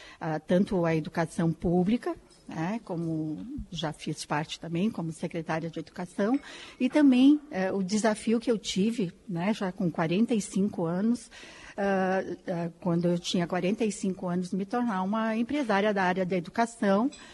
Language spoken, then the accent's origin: Portuguese; Caxias do Sul, Rio Grande do Sul, Brazil; now in Flores da Cunha, Brazil; Eu não sou daqui, sou de Caxias, mas estou aqui já há muitos anos, me sinto participante, sou cidadã florense, né?